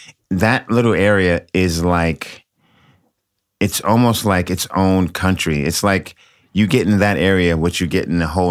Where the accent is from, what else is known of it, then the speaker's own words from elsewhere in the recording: New York, United States; now in Los Angeles, United States; even though, you know, I'm a New Yorker and people associate me with New York, but I've lived in LA for like over 20 years.